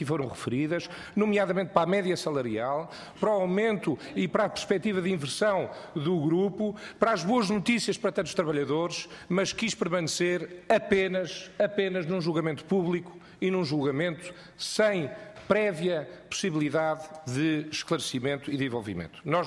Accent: Porto, Portugal; na região do Porto, onde eu cresci.

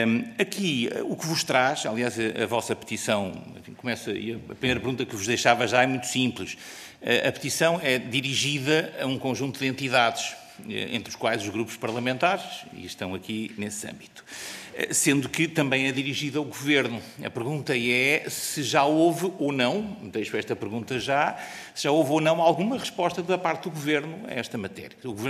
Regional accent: Coimbra, Portugal; sobretudo na minha terra, em Coimbra

